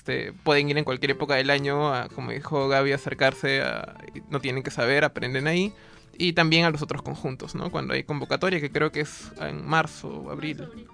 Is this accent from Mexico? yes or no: no; Peru; a veces perdemos un poco de vista, creo yo, como peruanos en general